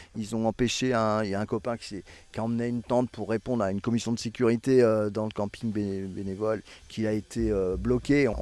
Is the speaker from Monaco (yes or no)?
no; Saint-Nazaire, Pays de la Loire, France; Moi, je viens de Saint-Nazaire, en Loire-Atlantique.